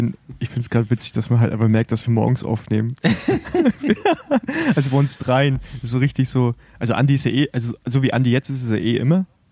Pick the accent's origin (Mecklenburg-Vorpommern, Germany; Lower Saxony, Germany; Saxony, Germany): Mecklenburg-Vorpommern, Germany; Rostock; Ich bin auf jeden Fall näher an Osteuropa dran als an allen anderen, als Rostocker.